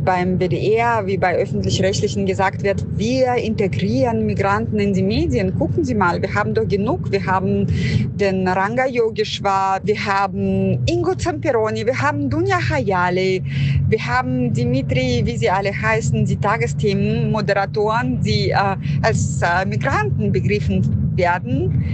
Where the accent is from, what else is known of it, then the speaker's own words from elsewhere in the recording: Russia; German is a second language; habe mit meinen Eltern Deutsch gesprochen, weil ich einfach alles in der Welt darauf setzen wollte, nicht russisch auszusehen, nicht russisch zu sein, nicht als Russin identifiziert zu sein